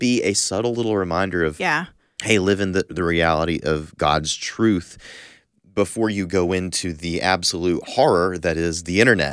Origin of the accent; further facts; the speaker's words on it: the South, United States; now growing up in the South, I feel like it's kind of like you go over to your friend's house